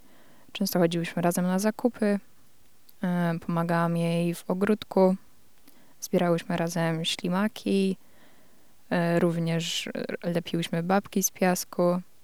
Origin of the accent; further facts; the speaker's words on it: Gniezno, Greater Poland Voivodeship, Poland; moje dzieciństwo spędziłam w Gnieźnie, tam gdzie się urodziłam.